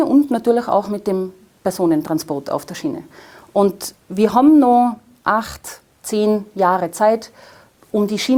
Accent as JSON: {"language": "German", "region": "Tyrol", "country": "Austria", "said": "den auch ich als Tiroler Abgeordnete im Europaparlament für die Tirolerinnen und die Tiroler"}